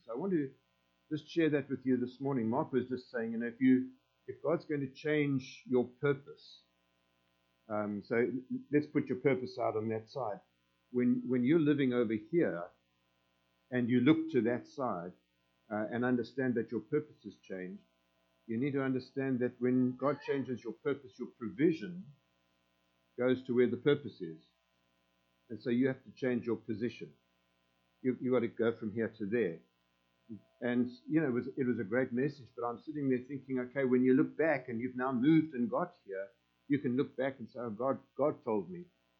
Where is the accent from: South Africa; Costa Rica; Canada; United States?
South Africa; We're from South Africa. Those of you who don't know us, we live in Port Elizabeth, southernmost city of Africa, in fact.